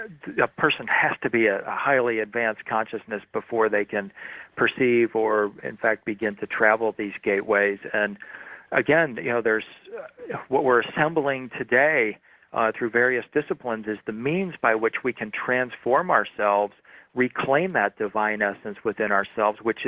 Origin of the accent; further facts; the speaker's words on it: Detroit, Michigan, United States; You know, both of us, remember, I grew up in the Detroit area.